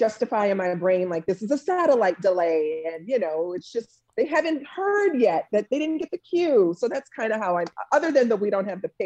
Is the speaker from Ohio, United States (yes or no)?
no; New Orleans, Louisiana, United States; little girls, including in my hometown in New Orleans, who are watching this and might see themselves in me